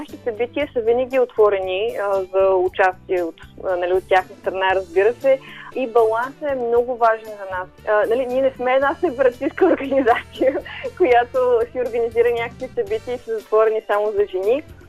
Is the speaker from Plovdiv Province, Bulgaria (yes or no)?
yes; Plovdiv, Plovdiv Province, Bulgaria; от Пловдив съм, така доста по обиколицата имах възможност и се върнах отново вкъщи, както се казва.